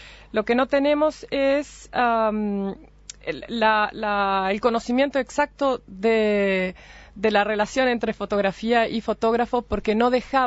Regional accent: São Paulo, Brazil; moved away as an adult; now in Montevideo, Uruguay; Soy paulista, sí, originalmente. Hija de madre uruguaya, pero nacida y crecí en San Pablo.

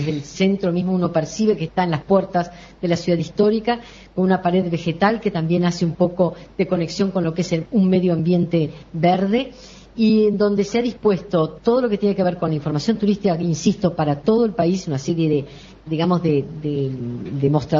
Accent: Montevideo, Uruguay; Yo lo digo como montevideana, ¿no?

